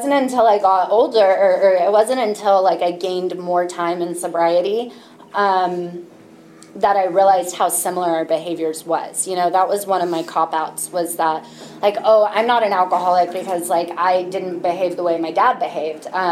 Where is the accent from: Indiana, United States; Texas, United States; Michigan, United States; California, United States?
California, United States; Mountain View; When you get sober at 19 and I grew up in Mountain View, it's kind of hard to get your hands on alcohol.